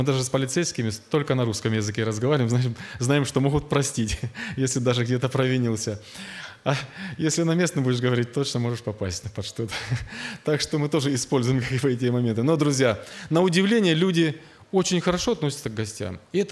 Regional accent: Russia; Я говорю, так, я вот здесь из России и так далее.

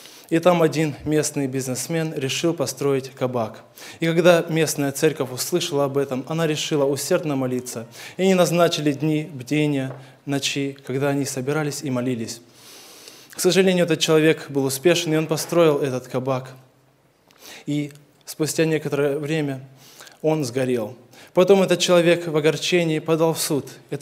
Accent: Krasnodar, Krasnodar Krai, Russia; я из Краснодара.

